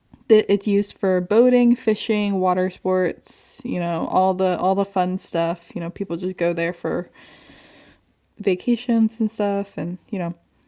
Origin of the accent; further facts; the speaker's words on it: Northeast, United States; It's probably because I grew up in the Northeast.